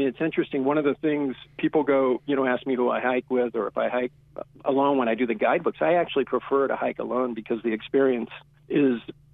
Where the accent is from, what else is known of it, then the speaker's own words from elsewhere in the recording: Florida, United States; also born or lived in Reno; now in Idaho, United States; No, actually, I've been in Idaho since about 2000, so maybe 20 years, but I grew up in Florida, of all places, and I think I went to college in Reno